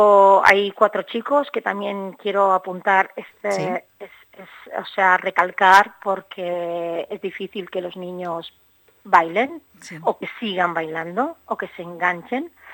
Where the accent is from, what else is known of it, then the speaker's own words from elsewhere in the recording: San Sebastián, Basque Country, Spain; born there; now in Tarragona, Spain; yo soy nacida en San Sebastián, llevo muchos años fuera de San Sebastián, he estado estudiando y trabajando fuera, en el extranjero, y hace 5 años que tengo una escuela en Tarragona que se llama Danza